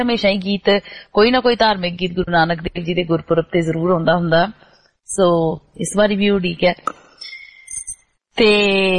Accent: Punjab, India; ਜਿਨ੍ਹਾਂ ਇਲਾਕਿਆਂ ਦੇ ਵਿਚ ਅਸੀਂ ਵੱਡੇ ਪੜੇ ਹੋਏ ਆ, ਜਿਸ ਪੰਜਾਬ ਦੀ ਅਸੀਂ ਗੱਲ ਕਰਦੇ ਆ, ਉਸ ਪੰਜਾਬ ਦੇ ਵਿਚ ਮੇਰੇ ਬਚਪਨ ਦੇ ਦਿਨਾਂ ਵਿਚ ਹਰ ਕੋਈ ਕਿਸਾਨ ਹੁੰਦਾ ਸੀ।

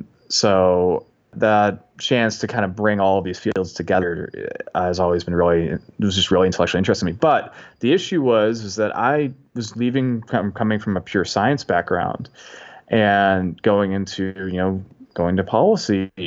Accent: Massachusetts, United States; now in Washington, United States; I'm originally from Massachusetts. I'm from the United States. I now live in the DC area.

